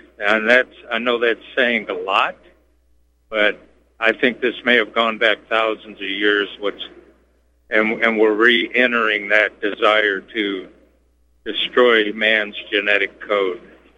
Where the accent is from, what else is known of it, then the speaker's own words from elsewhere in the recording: Detroit, Michigan, United States; You know, I'm from Detroit. I'm in my mid-60s. And I'm from a neighborhood that we had every ethnicity imaginable in one neighborhood, hundreds of kids.